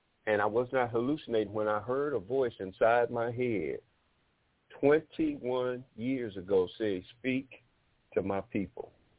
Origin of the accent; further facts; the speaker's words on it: Detroit, Michigan, United States; now in Pine Bluff, United States; I grew up in Detroit, but I had to come back to my birthplace in Pine Bluff, Arkansas. I'm on Central Standard Time.